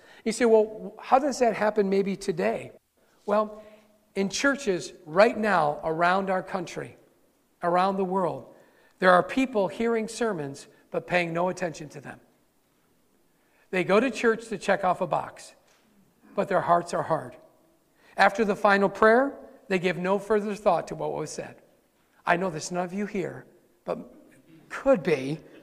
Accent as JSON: {"language": "English", "town": "Rome", "region": "New York", "country": "United States", "tie": "born or raised there", "said": "When I was growing up in Rome, New York, I was a rule keeper."}